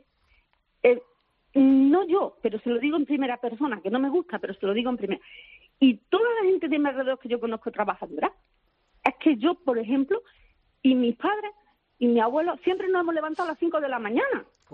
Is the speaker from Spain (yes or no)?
yes; Cabra, Andalusia, Spain; Cabra, mi pueblo, eso es una maravilla.